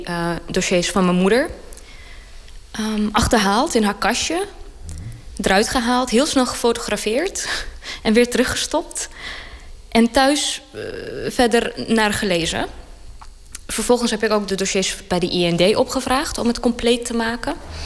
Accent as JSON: {"language": "Dutch", "country": "Lithuania", "lives_now": "Netherlands"}